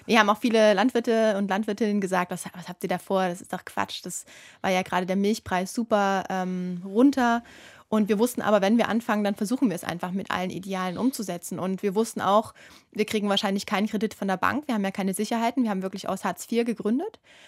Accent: Saxony, Germany; Ja, ich komme ja aus Sachsen und bin da schon ländlich aufgewachsen, aber halt ziemlich normal.

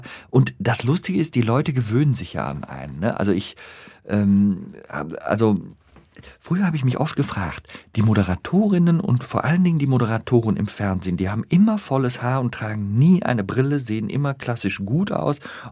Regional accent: Rhineland, Germany; ich bin Rheinländer, wir Rheinländer haben so einen Satz drin

